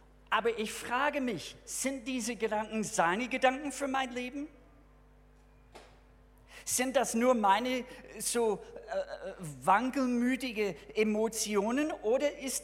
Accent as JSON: {"language": "German", "country": "United States", "lives_now": "Germany", "said": "Ich als Amerikaner, wenn ich eine Frau aus Deutschland heirate, dann ist das eindeutig der letzte Schritt. Ich gehe niemals nach Amerika. Ich werde hier sterben."}